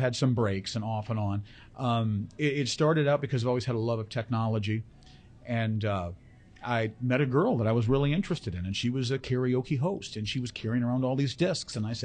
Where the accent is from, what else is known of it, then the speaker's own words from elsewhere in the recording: the South, United States; I grew up in the South. I grew up watching Hee Haw.